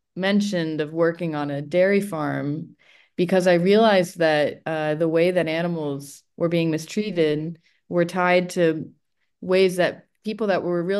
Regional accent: Vermont, United States; So a formative experience of mine growing up in Vermont was being a part of the 4-H and getting to exhibit brown Swiss dairy cows.

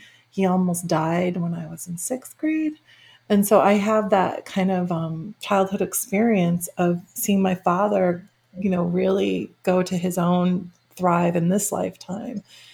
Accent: Midwest, United States; By the way, I grew up in the Midwest. I, you know, played sports.

